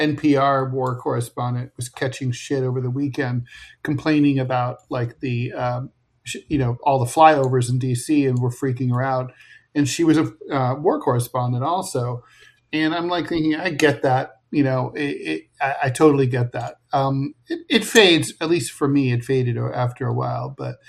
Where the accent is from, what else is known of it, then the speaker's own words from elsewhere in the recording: Ohio, United States; or like in my hometown in Ohio